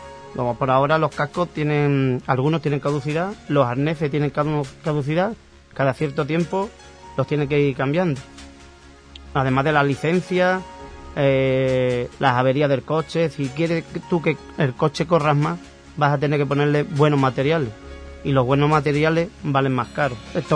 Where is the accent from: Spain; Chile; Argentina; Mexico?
Spain; Lepe, Andalusia; yo soy del Lepe